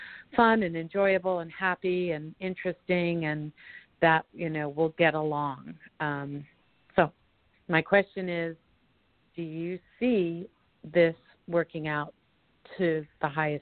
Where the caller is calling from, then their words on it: Colorado, United States; I'm calling from Colorado.